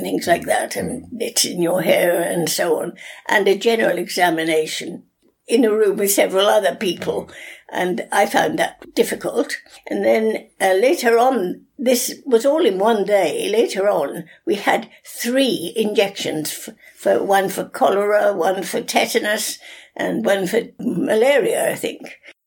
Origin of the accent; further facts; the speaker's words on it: Wales, United Kingdom; born there; Yes, I was born in Monmouthshire. My father was a miner, and having served all the way through the First World War, he came back and there was nothing else to do in South Wales.